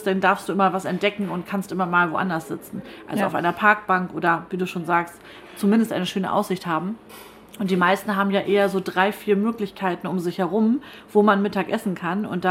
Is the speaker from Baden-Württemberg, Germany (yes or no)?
no; Schleswig-Holstein, Germany; Ich bin ja in Kehude aufgewachsen und das ist direkt nebenan.